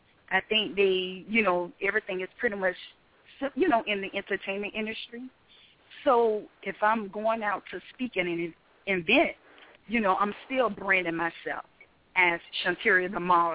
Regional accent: Hollywood, Florida, United States; And I'm from Hollywood, Florida.

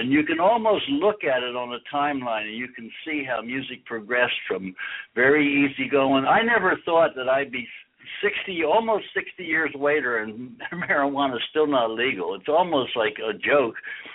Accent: St. Augustine, Florida, United States; I'm a lifelong sailor. I grew up in St. Augustine, Florida, and where I learned how to sail very young

